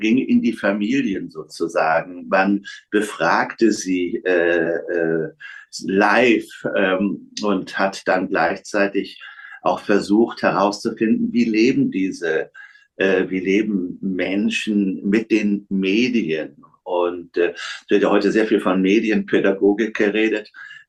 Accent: Stade, Lower Saxony, Germany; born there; ich in den 50er Jahren, Anfang der 50er Jahre, bin ich in Stade geboren, damals britische Besatzungszone

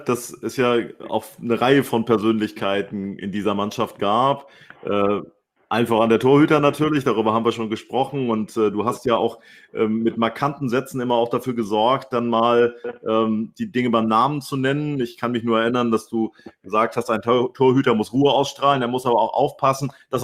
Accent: Hamburg, Germany; born there; Hamburger muss ich sagen, kann ich die Umleitung über Hamburg verstehen

